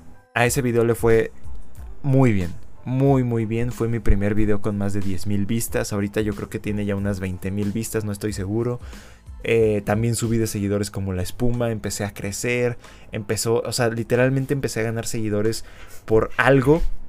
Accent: Mexico; el siguiente Forza Horizon sea en mi país natal

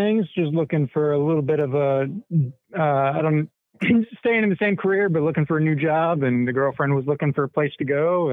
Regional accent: the South, United States; I'm from the South. I don't have one of those.

